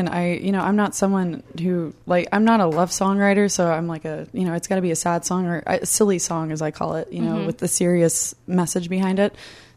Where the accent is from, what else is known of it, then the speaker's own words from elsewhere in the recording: Sulphur Springs, Texas, United States; I'm from Sulphur Springs, Texas.